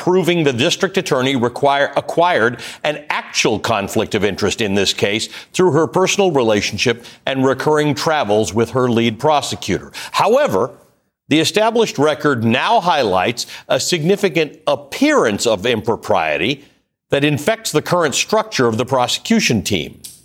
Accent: Kenya; first language Swahili; English is a second language; my first language as a child growing up in Kenya was Swahili

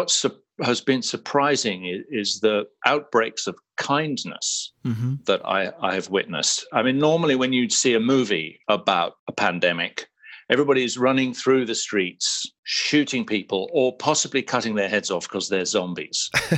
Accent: United Kingdom; I should be governor of California as an as a British

